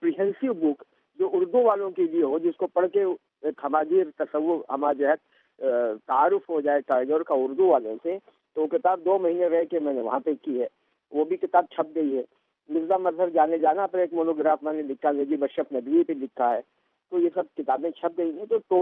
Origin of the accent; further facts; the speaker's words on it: Mumbai, Maharashtra, India; also born or lived in Varanasi; میری 40 سال میری عمر کے بامبے میں گزرے ہیں, لیکن میری پیدائش بنارس کی ہے, یو پی کا ایک شہر ہے بہت مشہور.